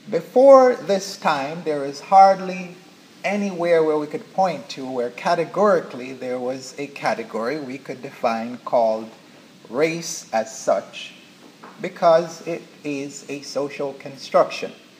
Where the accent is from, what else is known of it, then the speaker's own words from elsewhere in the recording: Jamaica; I am from Jamaica, we sometimes refer to him as Christopher Colon or Christopher Cumbosos